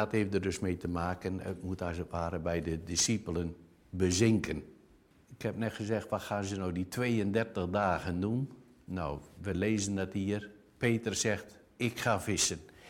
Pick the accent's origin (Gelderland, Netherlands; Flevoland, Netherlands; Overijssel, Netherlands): Flevoland, Netherlands; Urk; ik kom dus oorspronkelijk uit Urk, ik was visserman.